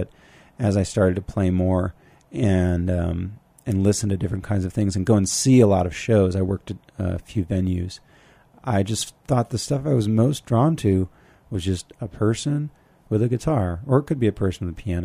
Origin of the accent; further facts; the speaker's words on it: California, United States; moved away; And I grew up in California before I moved out here. And one of the things I loved about living in a small town was that you can't hide.